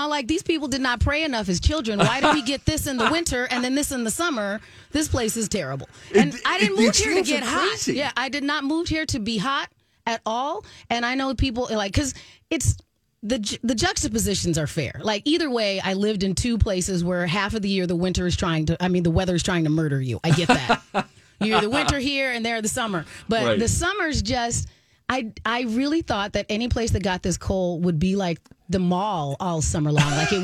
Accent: Phoenix, Arizona, United States; now in Minnesota, United States; Now, I grew up in Phoenix, Arizona, so I was very prepared for the winter.

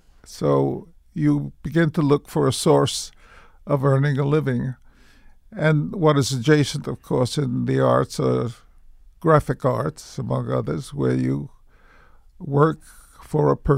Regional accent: New York City, New York, United States; And growing up in New York simply meant having more accessible to me as ideas and influence

